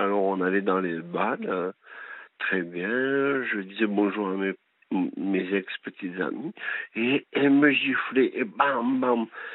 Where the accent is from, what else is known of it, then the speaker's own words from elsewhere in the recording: Tarbes, Occitanie, France; Alors, je viens de Tarbes. Enfin, je suis de Tarbes et...